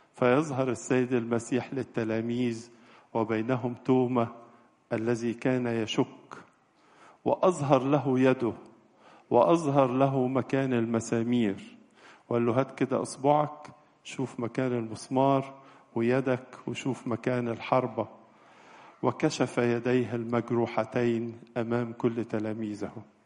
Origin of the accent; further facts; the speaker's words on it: Egypt; نحن كمصريين شعب متدين ونحب الله كثيرا